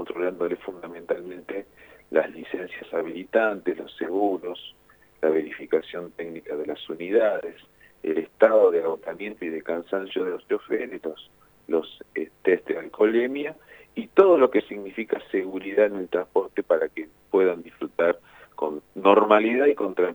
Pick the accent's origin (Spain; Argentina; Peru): Argentina; Rosario, Santa Fe; Yo, bueno, vengo de Rosario, de Santa Fe